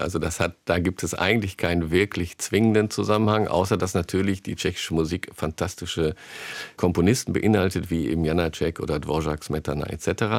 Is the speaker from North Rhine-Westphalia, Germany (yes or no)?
yes; Bielefeld, North Rhine-Westphalia, Germany; born there; now in Mainz, Germany; Ich komme ja gebürtig aus Gadderbaum, beziehungsweise jetzt gehört das zu Bielefeld. Das ist eine Region, die sich nicht dadurch auszeichnet, dass sie aus fastnachtsbegeisternden Menschen besteht.